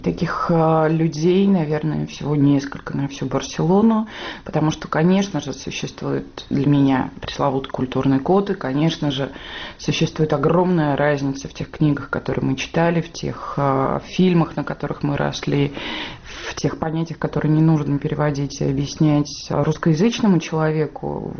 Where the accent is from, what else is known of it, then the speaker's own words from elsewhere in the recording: Pyatigorsk, Stavropol Krai, Russia; also born or lived in Caucasus; Я росла в Пятигорске, в Минводы. И там, конечно же, культура вина намного-намного сильнее, чем культура водки.